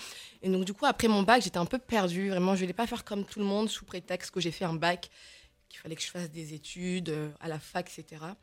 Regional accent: Saint-Denis, Île-de-France, France; born there; Je suis née à Saint-Denis, en Seine-Saint-Denis.

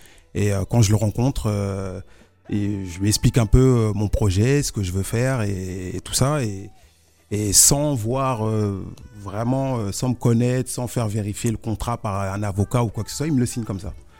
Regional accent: Bindialoum, Casamance, Senegal; Parce que moi je viens de la Casamance, mais à Bindialoum, c'est le nom du village.

